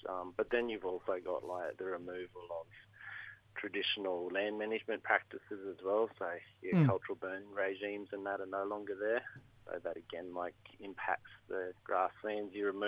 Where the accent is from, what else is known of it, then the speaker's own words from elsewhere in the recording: Toowoomba, Queensland, Australia; now in Sunshine Coast, Australia; I grew up in Toowoomba, Bud, and I'm currently living on Cabby Cabby Country, Sunshine Coast.